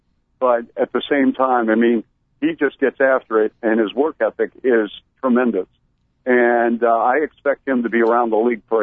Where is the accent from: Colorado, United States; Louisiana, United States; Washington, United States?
Washington, United States; Bellevue; You have to remember, I grew up in Bellevue.